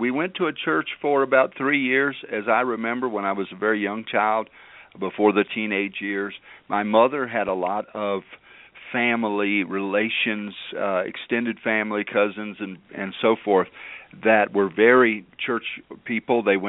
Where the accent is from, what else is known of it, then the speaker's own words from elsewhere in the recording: Winchester, Virginia, United States; born there; Well, I was born in Winchester, Virginia, and everything was pretty normal for, that time of period in the late 50s.